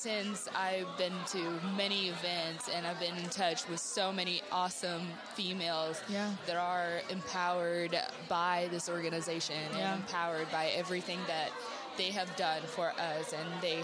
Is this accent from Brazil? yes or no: yes; Brazil; English is a second language; now in United States; So I came from Brazil, a whole different country and a whole different background. So coming from Brazil, I wanted to make friends and have a way to meet people.